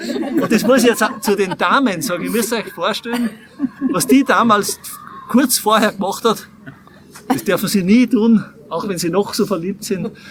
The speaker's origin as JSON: {"language": "German", "country": "Austria", "tie": "born or raised there", "said": "ich bin da am Großglockner aufgewachsen."}